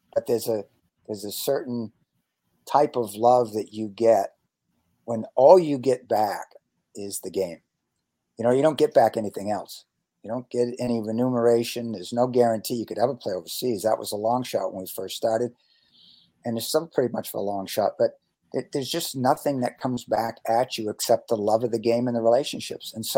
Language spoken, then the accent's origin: English; Boston, Massachusetts, United States; like I grew up in Boston, or right around Boston, and was a great Boston Celtics fan.